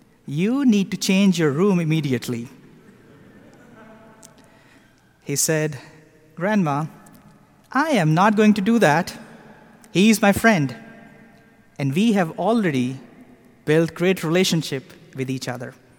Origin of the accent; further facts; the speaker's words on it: Lahore, Punjab, Pakistan; My friend just told her that I was from Lahore, which is quite a big city in Pakistan.